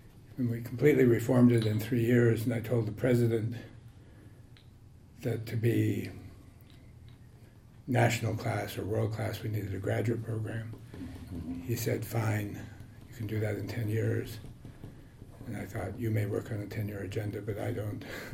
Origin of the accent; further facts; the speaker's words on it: Edmonton, Alberta, Canada; I grew up in Western Canada, in the countryside outside of Edmonton